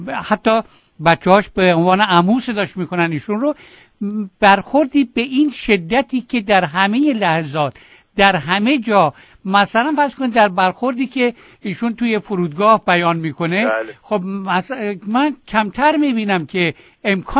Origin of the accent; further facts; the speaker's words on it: Mashhad, Razavi Khorasan, Iran; moved away; من خودم مشهدیم و نزدیک مرز افغانستان هستم و در تمام اون سالهایی که در ایران بودم